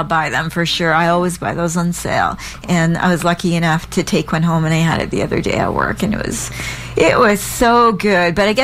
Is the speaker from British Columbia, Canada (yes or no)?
yes; Vancouver, British Columbia, Canada; you probably used to like them as kids when we were growing up